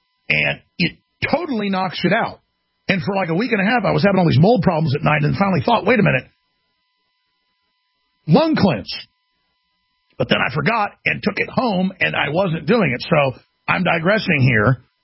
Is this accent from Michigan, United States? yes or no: no; Dallas, Texas, United States; My mom's from here. I'm from Dallas.